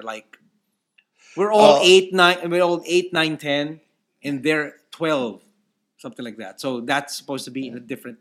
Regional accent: Philippines; I'm Filipino, so I don't think.

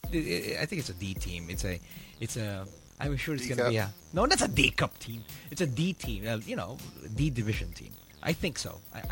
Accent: Guatemala; Yeah, I'm from Guatemala.

